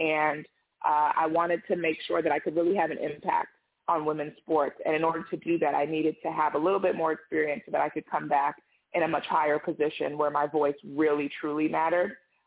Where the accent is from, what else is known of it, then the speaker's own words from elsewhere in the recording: Orlando, Florida, United States; I grew up in Orlando and Daytona Speedway was 45 miles up the road.